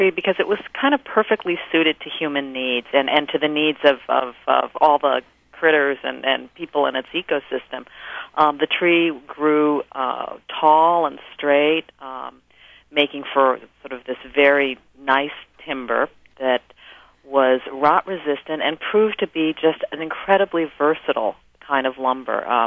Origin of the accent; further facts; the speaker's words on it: Evanston, Illinois, United States; Well, I grew up outside of Chicago in Evanston, Illinois